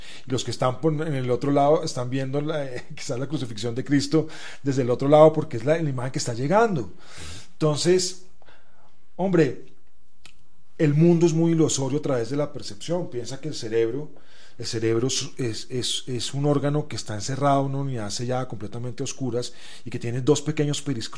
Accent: Bogotá, Colombia; accent: Bogotá; yo nunca me he preguntado si soy bogotano o no. Pues seguramente por mi acento, pues, es evidente que soy bogotano, pero yo no me siento bogotano.

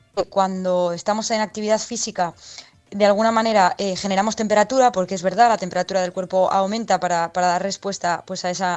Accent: Spain; yo soy la primera española también tan joven en mandar una expedición en la Antártida

